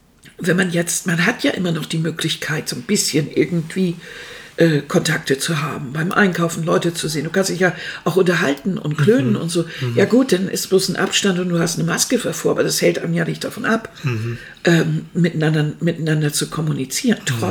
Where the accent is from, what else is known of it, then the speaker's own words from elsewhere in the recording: Germany; Ne, wir als Deutsche, wie so immer so Gruppenbildung zusammen. Wir suchen immer danach, dass wir Teil eines Ganzen sind.